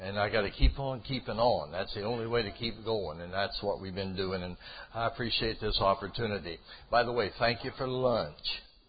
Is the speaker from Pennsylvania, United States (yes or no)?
no; Montana, United States; I was raised in Montana.